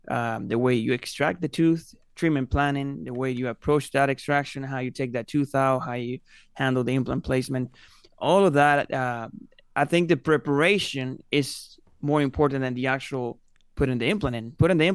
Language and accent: English; Cuba; English is a second language; moved away as an adult; now in United States; I'm actually from Cuba. I came here when I was 18 years old.